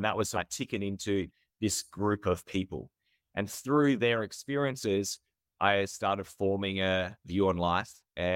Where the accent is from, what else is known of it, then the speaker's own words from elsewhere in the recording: Tasmania, Australia; we didn't even have that exposure in where I grew up in Tasmania.